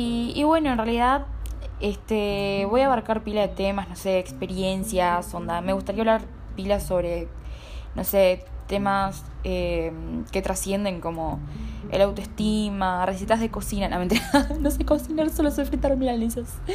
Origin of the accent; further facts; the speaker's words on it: Artigas, Uruguay; now in Montevideo, Uruguay; porque yo soy del interior, soy de Artigas City, pero ahora estoy en Nueva York, New York City. Ah, no, estoy en Montevideo.